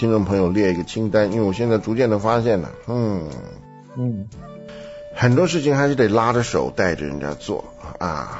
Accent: China; 这个和咱们中国人的想法做法都不一样。我们中国人看到一个人呢，打的分数都是减分，是不是？

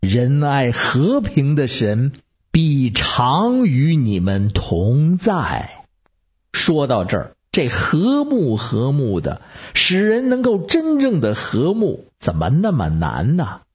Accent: Beijing, China; 我是北京的

